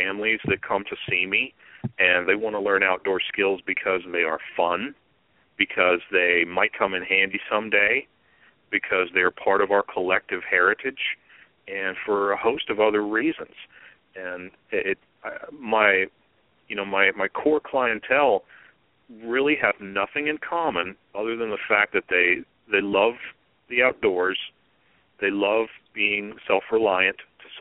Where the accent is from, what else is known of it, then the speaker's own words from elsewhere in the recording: Virginia, United States; I grew up on a nice little farm in Northern Virginia